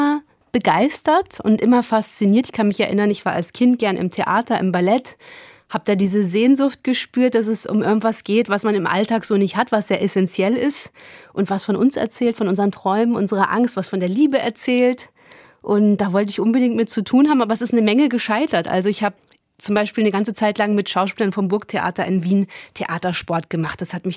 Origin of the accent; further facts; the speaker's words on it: Peine, Lower Saxony, Germany; zwischen Peine, wo ich herkomme, und Mainz.